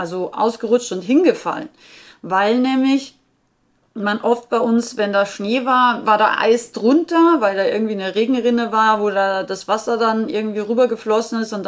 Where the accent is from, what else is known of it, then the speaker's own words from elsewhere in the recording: Austria; so wie bei uns in Österreich, bei minus 20 Grad eben im Winter